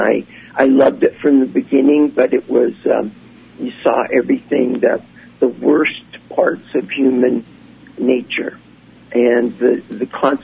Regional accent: Emmett, Idaho, United States; I'd lived this great life growing up in Emmett.

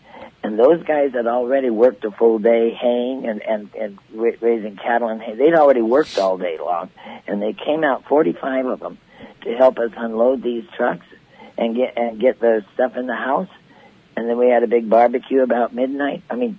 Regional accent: United States; I am an American. I live in America.

